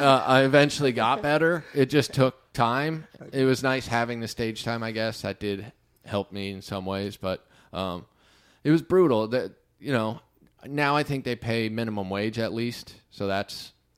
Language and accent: English; Kansas, United States; Like I said, I grew up in Kansas.